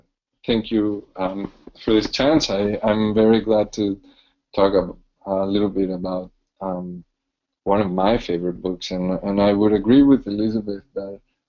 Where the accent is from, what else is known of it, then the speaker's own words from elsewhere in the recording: Ecuador; there was a very interesting economic debate in my home country of Ecuador